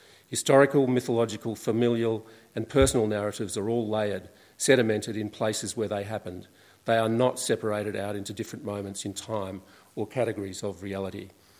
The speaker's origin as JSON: {"language": "English", "town": "Melbourne", "region": "Victoria", "country": "Australia", "tie": "born there", "said": "I'd felt but never been able to properly articulate a spiritual link to land, especially in Canberra, even though I was born in Melbourne."}